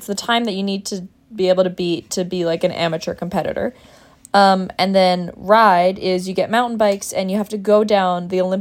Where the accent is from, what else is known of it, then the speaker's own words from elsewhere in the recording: Canada; maybe this is me being an ignorant Canadian, but I feel like growing up in Canada